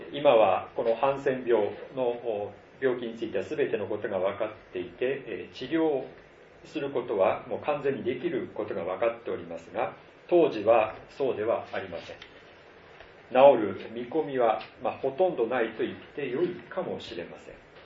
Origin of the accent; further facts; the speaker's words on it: Iwate, Japan; 私は岩手出身ですから南部藩というところにあるわけですね。